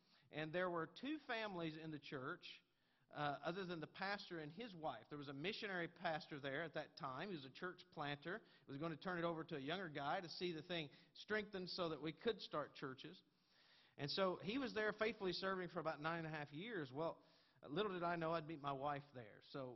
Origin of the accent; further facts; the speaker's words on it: Newport, Tennessee, United States; I was born and raised in Newport, Tennessee, which is about an hour east of Knoxville, Tennessee. I graduated from Crown College. I grew up in a church quite like this.